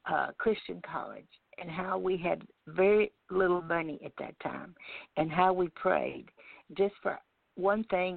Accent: the South, United States; I was from the South.

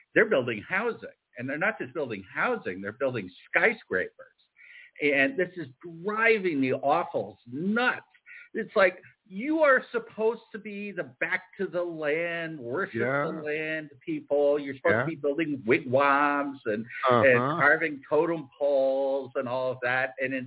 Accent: Arizona, United States; I grew up in Arizona, and I actually taught on the Navajo Reservation for 2 summers.

